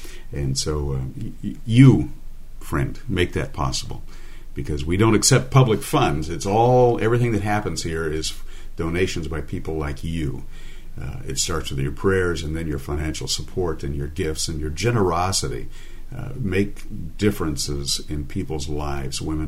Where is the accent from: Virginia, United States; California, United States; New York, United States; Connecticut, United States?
California, United States; Compton; born there; I was born in Compton. But it was a long time ago.